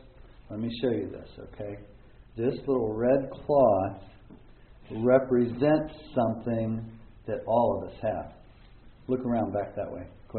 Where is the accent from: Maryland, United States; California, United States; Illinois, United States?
Maryland, United States; Baltimore; I'm from Baltimore, Maryland, which is a million miles away.